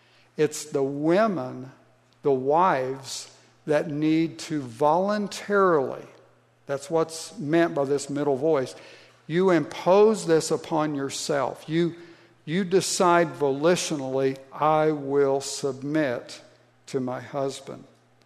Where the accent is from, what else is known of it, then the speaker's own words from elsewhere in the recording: Ohio, United States; And one of the things growing up in Southeast Ohio in the churches that we did